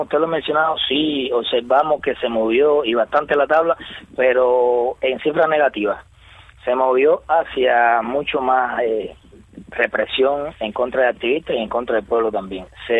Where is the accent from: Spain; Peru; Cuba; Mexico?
Cuba; como cubano